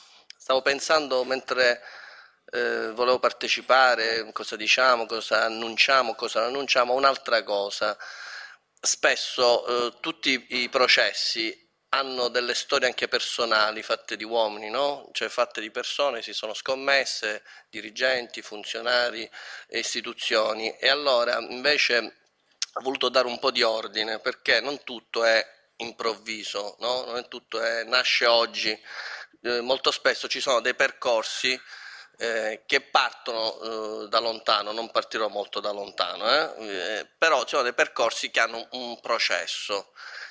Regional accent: Sicily, Italy; ma lo posso dire in quanto siciliano, non me lo farei dire da altri

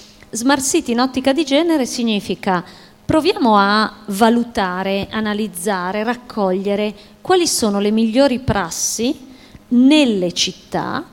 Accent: Milan, Lombardy, Italy; io sono di Milano, ho l'ufficio a Milano, anche se spessissimo sono a Roma.

